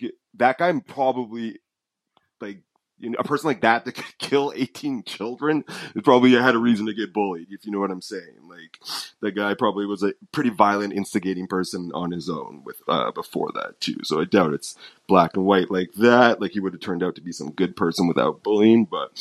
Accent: United States; I'll say we because I'm American, we have more guns out there than anyone else

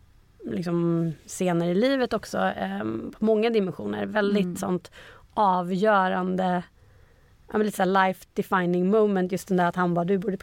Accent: Umeå, Västerbotten County, Sweden; moved away as an adult; also born or lived in Gothenburg; now in Stockholm, Sweden; Och det tog mig från Umeå, där jag är född och uppvuxen, till Göteborg en sväng. Och sen flyttade jag hit till Stockholm för att spela med Hammarby.

